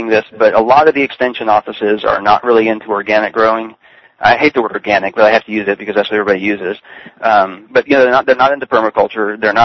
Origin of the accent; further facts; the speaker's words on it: Richardson, Texas, United States; Yeah, and I was brought up in Richardson, which is a Dallas suburb, so, and I lived in McKinney for a time